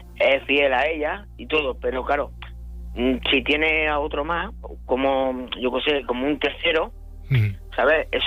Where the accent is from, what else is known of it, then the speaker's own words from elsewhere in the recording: Andalusia, Spain; Lo que pasa es que yo soy andaluz, ¿sabes?